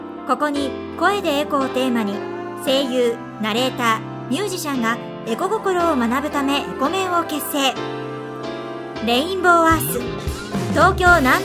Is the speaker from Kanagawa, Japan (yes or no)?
no; Chiba, Japan; 生まれも育ちも千葉県だけども、